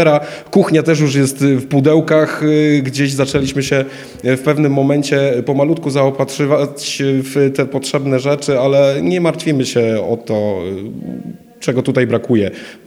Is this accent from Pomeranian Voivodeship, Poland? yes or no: no; Gliwice, Silesian Voivodeship, Poland; Powiem szczerze, urodziłem się tutaj w Gliwicach, wychowałem się w Łabędach, dlatego też ta dzielnica jest bardzo bliska mojemu sercu